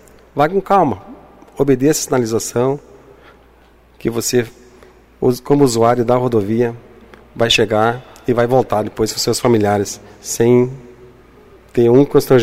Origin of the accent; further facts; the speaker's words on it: Tapera, Rio Grande do Sul, Brazil; eu fiquei muito contente em retornar para Tapera. É a minha terra, dá para dizer terra natal.